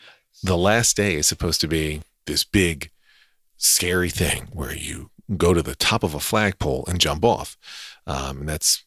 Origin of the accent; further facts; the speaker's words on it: Wyomissing, Pennsylvania, United States; growing up in Berks County in Wyomissing, Pennsylvania, home of me